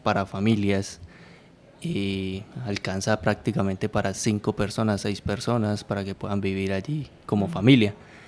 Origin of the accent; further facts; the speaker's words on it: Cali, Valle del Cauca, Colombia; Soy de aquí de Cali, del Valle del Cauca, en Colombia.